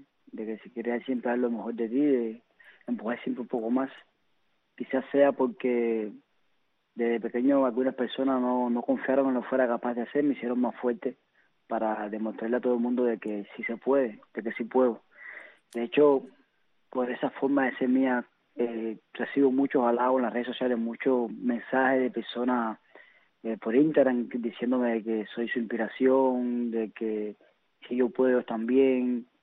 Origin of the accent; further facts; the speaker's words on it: Santiago de Cuba, Cuba; born there; Yo nací en la ciudad de Santiago de Cuba, en el reparto de Puerto Hondo.